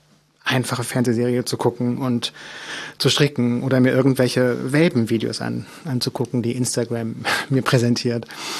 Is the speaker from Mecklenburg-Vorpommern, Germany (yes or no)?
yes; Mecklenburg-Vorpommern, Germany; meine Kindheit in Mecklenburg-Vorpommern in den 80er Jahren, in den letzten Jahren der DDR